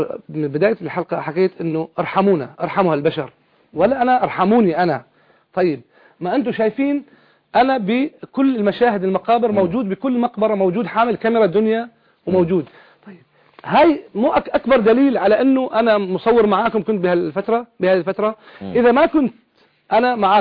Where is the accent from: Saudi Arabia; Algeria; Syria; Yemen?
Syria; بس نحن طبعا انا سوري وبسوريا بصور مع ما حدا